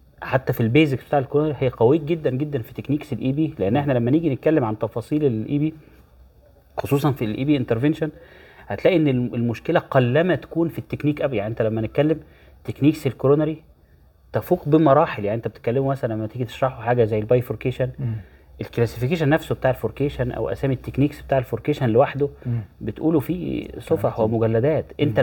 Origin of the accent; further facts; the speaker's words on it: Egypt; انا بصراحه شايف ان احنا الحمد لله ان ده مش عندنا في مصر